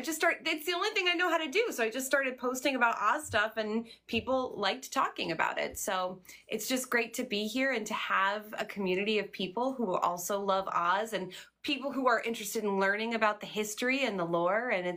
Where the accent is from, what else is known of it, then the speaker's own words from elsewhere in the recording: New York, United States; I'm originally from New York and I'm just living my best life doing this.